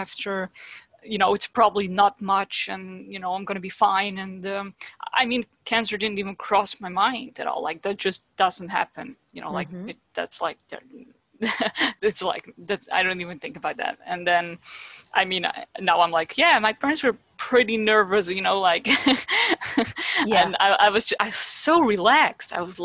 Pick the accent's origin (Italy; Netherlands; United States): Netherlands; first language Dutch; English is a second language; I mean, I'm from the Netherlands, but I don't really like the Dutch language and it's very limited.